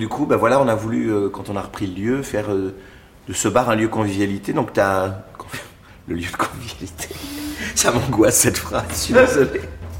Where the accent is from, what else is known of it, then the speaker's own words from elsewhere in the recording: Nouvelle-Aquitaine, France; Je peux aller dans mon enfance, dans la Creuse, avec mon grand-père qui boit son 100%.